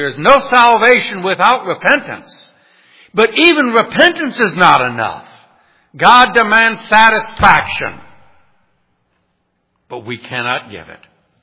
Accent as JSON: {"language": "English", "town": "New Orleans", "region": "Louisiana", "country": "United States", "tie": "born or raised there", "said": "I grew up in New Orleans, which had a strong French ancestry, so there was dueling there."}